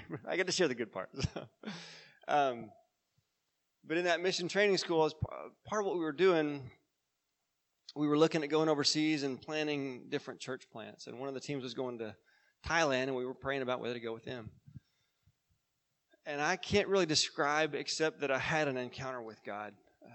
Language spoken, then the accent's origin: English; Midland, Texas, United States; A guy that, when I grew up in Midland, we drove all the way to California and did this camp called Opportunity Camp.